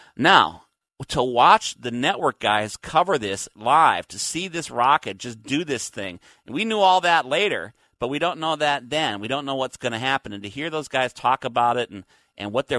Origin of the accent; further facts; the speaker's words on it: Minnesota, United States; as a kid growing up in Minnesota, you know, and helped me lead my way down here